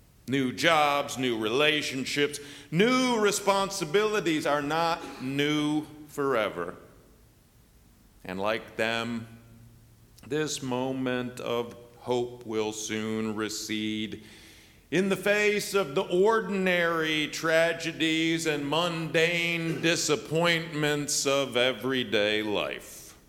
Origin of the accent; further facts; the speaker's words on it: Michigan, United States; When I was growing up in Michigan, it was, of course, Christmas.